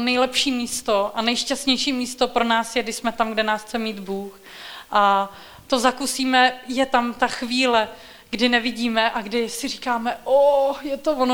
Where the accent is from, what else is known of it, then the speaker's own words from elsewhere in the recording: Cheb, Karlovy Vary Region, Czechia; já jsem z Chebu